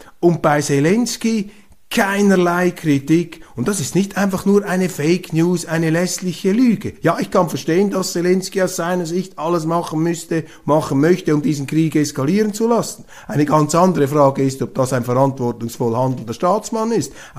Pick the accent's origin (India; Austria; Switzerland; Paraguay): Switzerland; Als Schweizer, auch als Journalist.